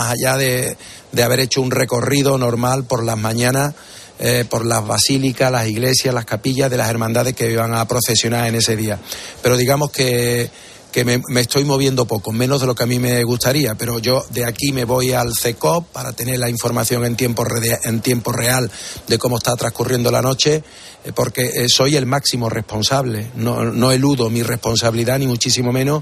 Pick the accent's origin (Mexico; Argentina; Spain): Spain; Seville, Andalusia; como un vecino más, como un sevillano más